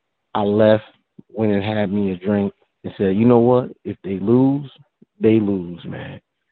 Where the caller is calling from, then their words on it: New Jersey, United States; I'm calling from Jersey.